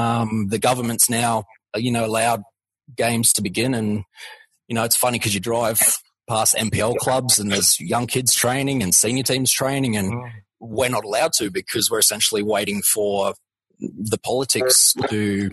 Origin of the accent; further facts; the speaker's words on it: Gold Coast, Queensland, Australia; So growing up on the Gold Coast was an awesome childhood. Played plenty of sports, you know, beach surfing lifestyle, you know, it was pretty hard to beat.